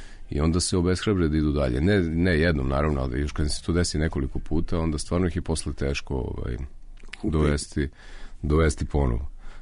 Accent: Zrenjanin, Vojvodina, Serbia; ja sam iz Renjanina

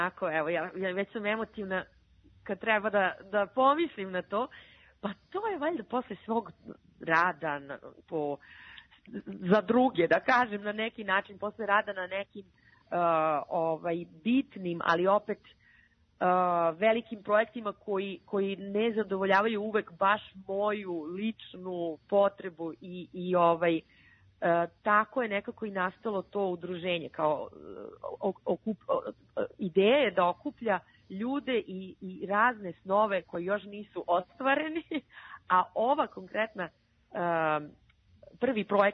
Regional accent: Serbia; moved away as an adult; Ja sam otišla iz Srbije u najboljem trenutku svog života

